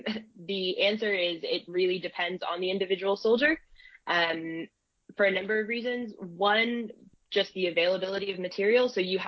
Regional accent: Maine, United States; And as I said earlier, I'm from Maine, so always to see that.

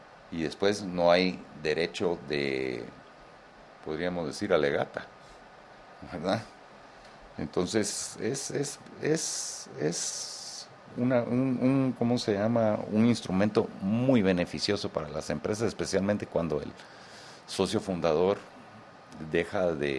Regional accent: Guatemala; Bueno, nosotros somos chapines, tenemos que tratar de llegar a tiempo.

